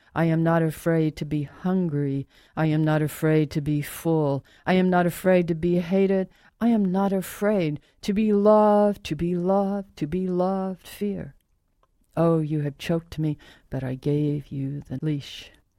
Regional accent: Tulsa, Oklahoma, United States; I mean, growing up in Tulsa, I didn't have, you know, I knew that people could work at American Airlines.

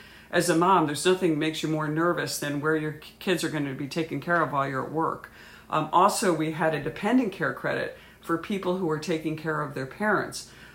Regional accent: New York, United States; as a New Yorker, I remember just being exasperated with, you know, the policies of New York State

